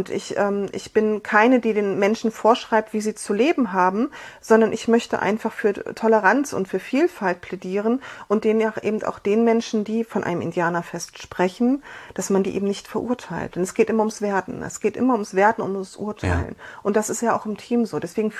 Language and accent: German; Saxony, Germany